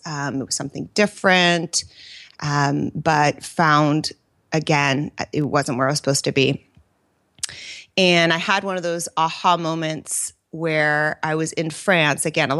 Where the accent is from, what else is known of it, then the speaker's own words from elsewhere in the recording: California, United States; also born or lived in New York; I born and raised in the Bay Area. And went to UCLA, and after school, I basically did the corporate route for 10 years, so all of my 20s.